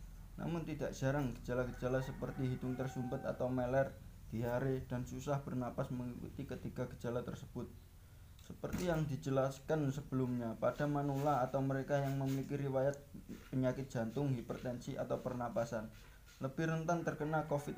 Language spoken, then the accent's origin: Indonesian; Banyuwangi, East Java, Indonesia; dari Desa Kedungu, Kecamatan Tegal Limo.